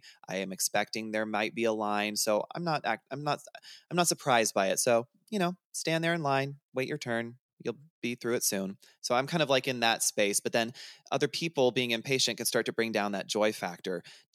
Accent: the South, United States; I grew up driving in the South and that's just what we do here.

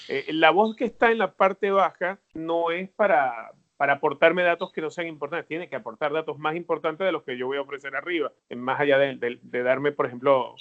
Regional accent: Los Teques, Miranda, Venezuela; Yo de niño, con mi grupo de amigos, yo crecí en Los Teques.

